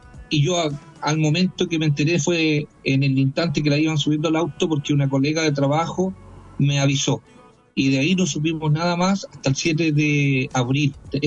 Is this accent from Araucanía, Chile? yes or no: yes; Temuco, Araucanía, Chile; nosotros somos de Temuco.